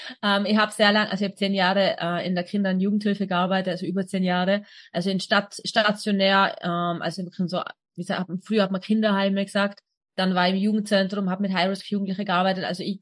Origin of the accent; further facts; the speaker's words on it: Tyrol, Austria; Ich komme ursprünglich aus Tirol, bin jetzt in der Nähe von Wien.